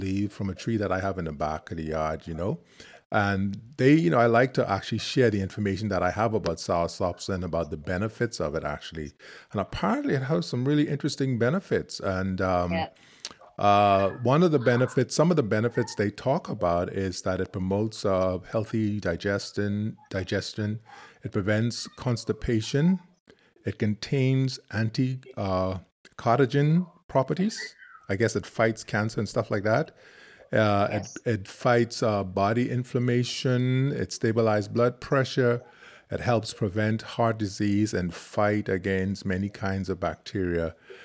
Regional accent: Freeport, Grand Bahama, Bahamas; And then you moved down to my hometown, which is in Grand Bahama, which is in Freeport.

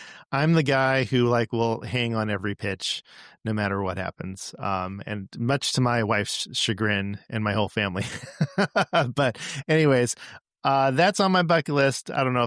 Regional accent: Pasadena, California, United States; now in Atlanta, United States; I grew up in Southern California. I'm from Los Angeles, Pasadena, so huge, been a Dodger fan since I, basically was born. And then we moved out here to Atlanta in 2008.

